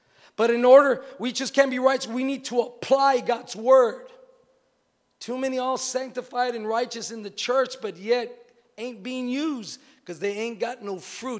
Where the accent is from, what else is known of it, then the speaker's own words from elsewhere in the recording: Texas, United States; I'm from the sticks. I'm from Texas, man.